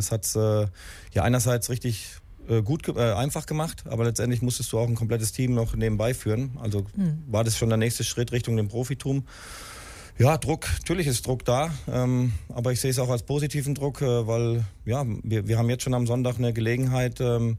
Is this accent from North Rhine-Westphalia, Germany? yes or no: yes; Bochum, North Rhine-Westphalia, Germany; Ja, weil ich bin ja auch aus Bochum, von Bochum nach Wolfsburg gezogen.